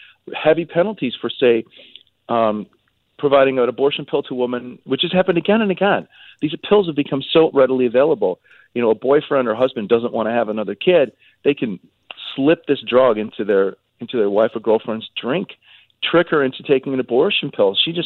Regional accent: United States; the fact that it was leaked in this way, as an American, is really bothersome

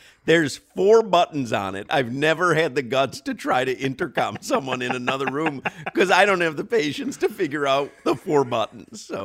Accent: Chicago, Illinois, United States; when you live in a cold weather city, like I grew up in Chicago

